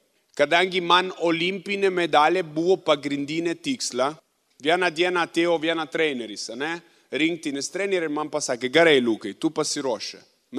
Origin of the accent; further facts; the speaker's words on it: northern Italy, Italy; born there; Lithuanian is a second language; Aš esu italas. Gimau šiaurė Italiją, kalnuose.